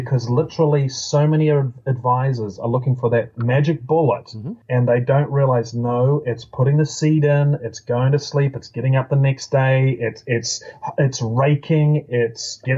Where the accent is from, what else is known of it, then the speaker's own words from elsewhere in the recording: New Zealand; now in United States; As a Kiwi, there's a small New Zealand team going.